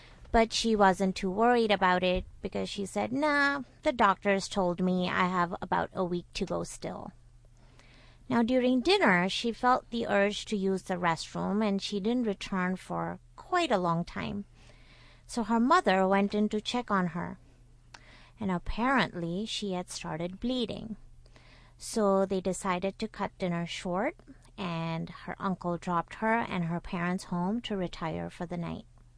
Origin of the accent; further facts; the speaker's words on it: India; moved away as an adult; now in United States; So I was raised in India, and I moved to the United States when I was 23.